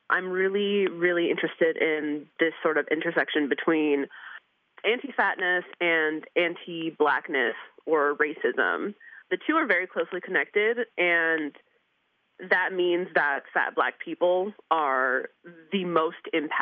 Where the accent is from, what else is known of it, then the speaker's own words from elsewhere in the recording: New York, United States; I'm from New York, so we walk everywhere.